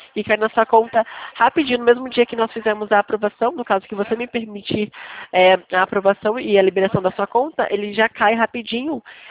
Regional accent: Alagoas, Brazil; Eu sou de Alagoas.

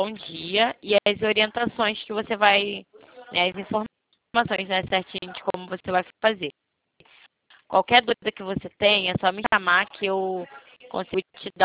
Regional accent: Rio de Janeiro, Brazil; Eu sou do Rio de Janeiro, tá?

